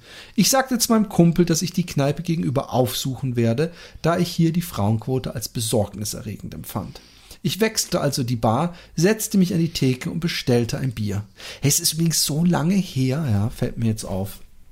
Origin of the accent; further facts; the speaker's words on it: Cologne, North Rhine-Westphalia, Germany; Ich war Single und fast jedes Wochenende in meiner Heimatstadt Köln auf Achse.